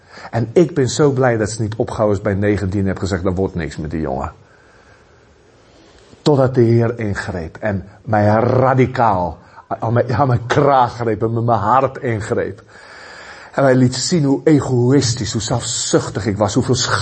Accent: South Africa; Ik kom dus uit Zuid-Afrika.

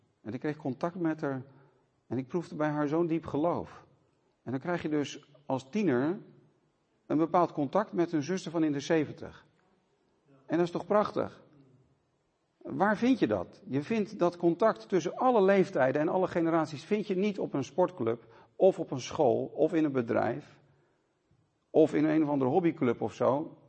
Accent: Haarlem, North Holland, Netherlands; Ik hoorde bij een kerk in Haarlem. Ik kom uit Haarlem. En ik was dus 14, 15, 16 jaar oud.

